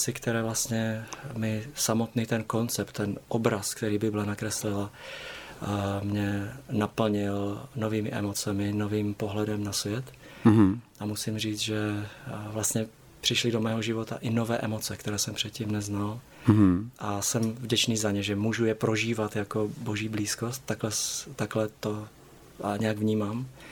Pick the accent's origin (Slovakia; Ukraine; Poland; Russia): Slovakia; now in Prague, Czechia; No a nastoupil jsem vlastně jako pastor na Slovensku, protože jsem rodem Slovák.